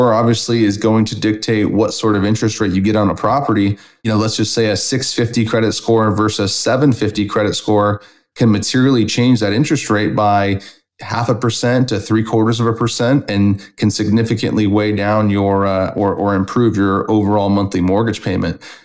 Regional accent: Long Beach, California, United States; I mean, I went to college in Long Beach, and I grew up in Long Beach for probably about 15 years

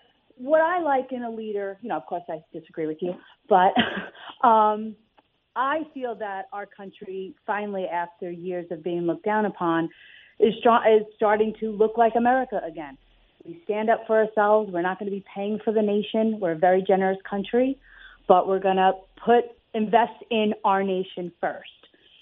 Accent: New York, United States; And I'm a New Yorker, and I was like, oh, I don't know about that.

